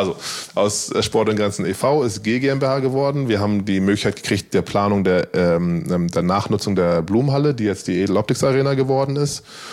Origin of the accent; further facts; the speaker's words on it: Hamburg, Germany; Wir sind in Hamburg aufgewachsen.